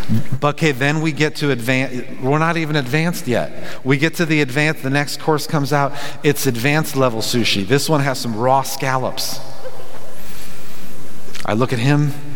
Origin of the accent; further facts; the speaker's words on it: California, United States; because there's a California roll, and I'm from California.